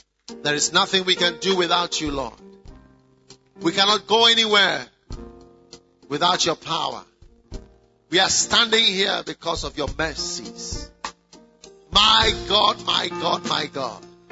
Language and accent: English; South Africa; moved away as an adult; I've lived here for 17 years. I came here to preach. So where do you come from originally? I come from South Africa. I come from South Africa.